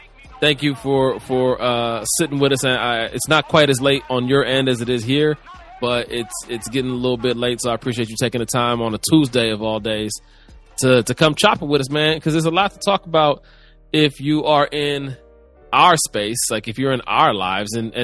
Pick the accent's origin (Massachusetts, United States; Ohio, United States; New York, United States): Ohio, United States; Cleveland; you know that I hail from Cleveland, Ohio, and I'm an avid Cleveland sports fan.